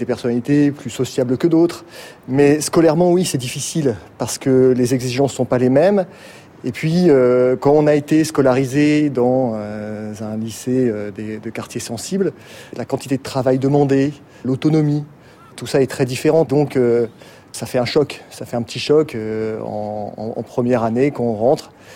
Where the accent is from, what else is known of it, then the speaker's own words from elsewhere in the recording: Boulogne-sur-Mer, Hauts-de-France, France; born there; now in Marseille, France; Je suis né à Boulogne-sur-Mer.